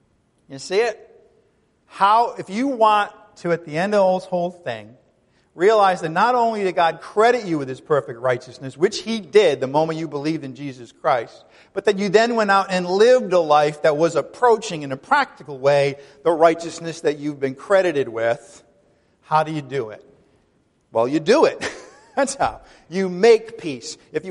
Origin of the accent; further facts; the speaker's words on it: Ireland; Hey, I'm Irish. Our feuds last a long time.